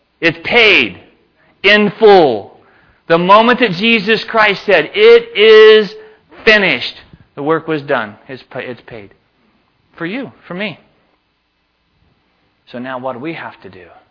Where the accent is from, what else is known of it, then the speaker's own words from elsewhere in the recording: Tennessee, United States; That's a southern term, by the way. I'm from Tennessee, so that's a southern.